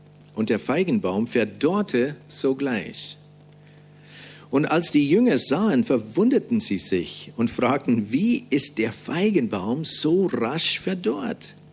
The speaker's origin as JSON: {"language": "German", "region": "Bavaria", "country": "Germany", "said": "Wir haben große Berge bei uns in Bayern."}